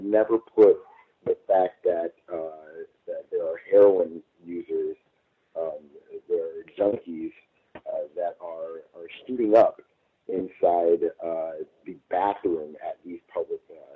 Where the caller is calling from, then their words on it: Los Angeles, California, United States; I'm calling in from Los Angeles.